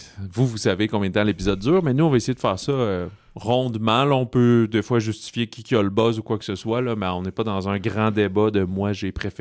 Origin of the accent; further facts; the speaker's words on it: Quebec City, Quebec, Canada; comme on est de Québec